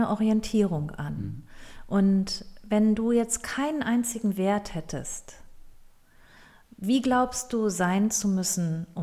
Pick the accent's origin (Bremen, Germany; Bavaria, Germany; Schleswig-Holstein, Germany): Schleswig-Holstein, Germany; Also ich komme ja nicht aus dem Ruhrgebiet, ich bin in Nordfriesland aufgewachsen und ich fühle mich hier, glaube ich, deshalb so wohl und lebe schon über 20 Jahre hier